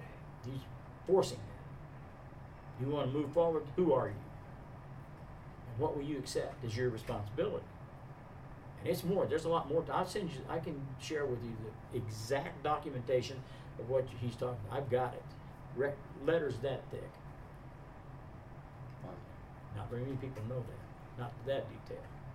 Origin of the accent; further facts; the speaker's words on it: Oklahoma, United States; the reason why the baton is so significant is because I grew up in Oklahoma, a fairly poor family.